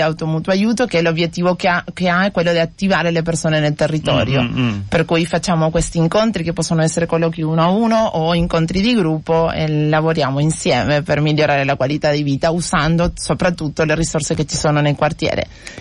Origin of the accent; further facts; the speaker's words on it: Buenos Aires, Argentina; Italian is a second language; now in Milan, Italy; io sono di Buenos Aires, anche questo si sente dal mio accento probabilmente. … questo è il mio vero nome.